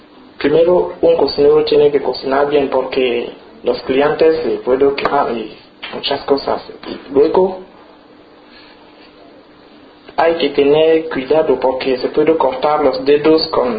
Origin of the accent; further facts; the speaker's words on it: Cameroon; now in Spain; es que en mi país pensaba que un cocinero trabaja de la mañana hasta la tarde